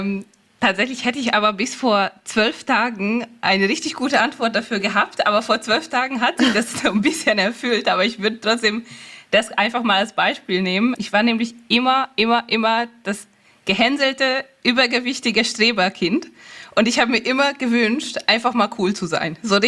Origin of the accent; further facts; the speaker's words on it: Hungary; now in Germany; Also ich komme ursprünglich aus Ungarn.